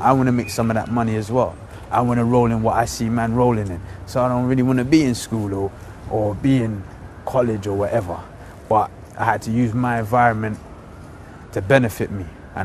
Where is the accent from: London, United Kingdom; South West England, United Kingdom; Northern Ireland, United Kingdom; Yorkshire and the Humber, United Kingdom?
London, United Kingdom; I lived in a neighborhood. I grew up in Chalk Hill Estate.